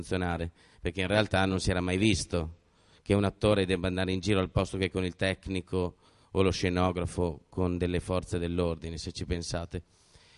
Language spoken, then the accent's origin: Italian; Milan, Lombardy, Italy; avrete capito dal mio accento che non sono proprio siciliano, no? Io vengo da Milano, dalla Lombardia.